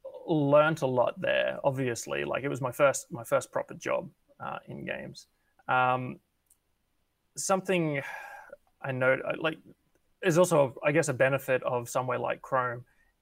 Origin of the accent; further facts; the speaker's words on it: Brisbane, Queensland, Australia; I'm from Brisbane, but I was living in Sydney for 4 or 5 months working there